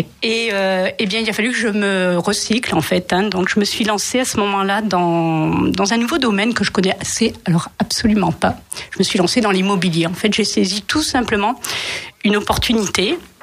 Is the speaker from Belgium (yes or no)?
no; Calais, Hauts-de-France, France; Alors, je suis originaire de Calais.